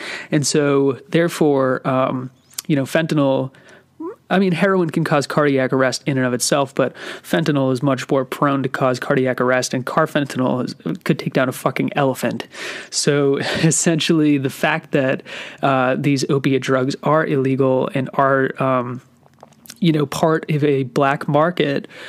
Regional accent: Massachusetts, United States; Okay, I'm from Massachusetts.

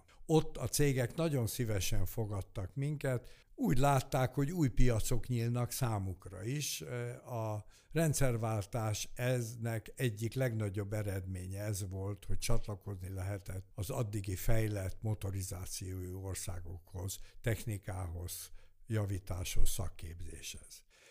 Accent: Hungary; Mi magyarok vagyunk, ezt nagyon jól tudjuk

